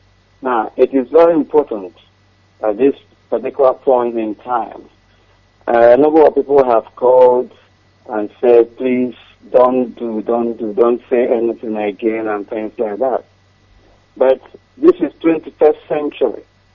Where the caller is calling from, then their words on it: London, United Kingdom; I'm calling from London.